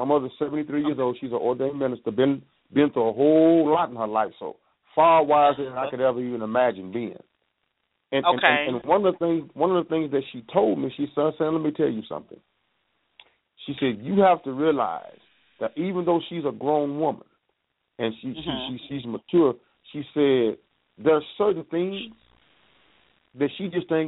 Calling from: Tulsa, Oklahoma, United States; I'm calling from Tulsa, Oklahoma.

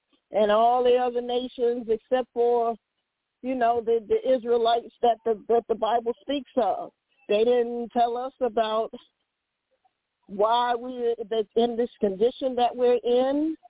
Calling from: North Carolina, United States; from, I'm in North Carolina.

